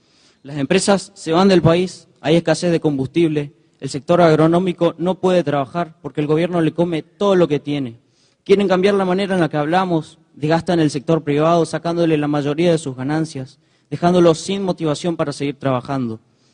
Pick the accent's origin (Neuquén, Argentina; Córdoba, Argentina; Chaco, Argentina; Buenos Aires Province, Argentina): Chaco, Argentina; Pampa del Infierno; yo soy de Pampa del Infierno, un pueblo que crece gracias a la actividad rural